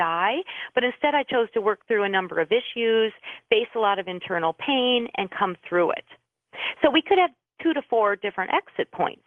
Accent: Minneapolis, Minnesota, United States; I'm from Minneapolis, and a few years ago, one of our bridges went down, and we did lose some people.

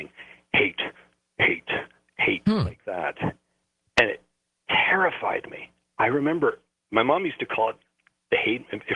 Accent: Vancouver, British Columbia, Canada; I grew up in Vancouver, so I'm really curious.

